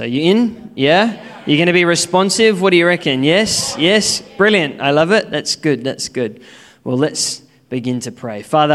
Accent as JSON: {"language": "English", "region": "Queensland", "country": "Australia", "tie": "born or raised there", "said": "But I grew up in Queensland"}